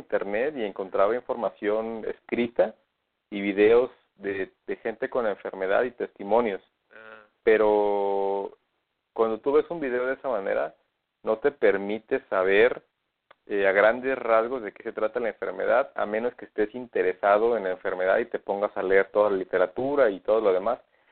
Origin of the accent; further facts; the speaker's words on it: Oaxaca, Mexico; now in Guadalajara, Mexico; originalmente yo soy de Oaxaca, pero yo no tengo familia en Oaxaca. Yo nací ahí y crecí ahí, pero mi familia por parte de mi mamá es del estado de Hidalgo.